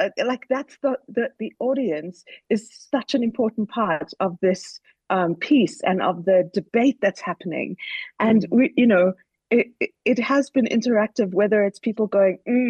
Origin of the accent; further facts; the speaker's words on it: Johannesburg, Gauteng, South Africa; now in United States; Yes, I'm South African, and I'm from Johannesburg, and I lived here and worked here and studied here and made theatre here for, you know, a number of years before I started working in the States.